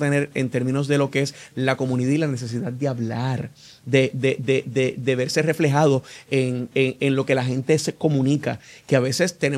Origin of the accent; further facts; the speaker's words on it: Puerto Rico; nosotros somos tan nacionalistas en términos de lo que es la puertorriqueñidad, somos muy puertorriqueños en la manera en que hablamos y lo que nos expresamos